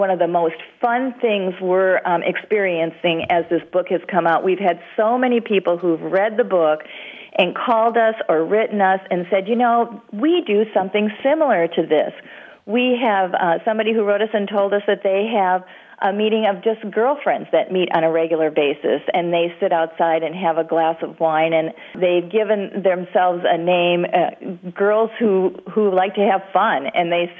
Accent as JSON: {"language": "English", "region": "Wisconsin", "country": "United States", "tie": "born or raised there", "said": "we would do that in our neighborhood where I was growing up in Wisconsin."}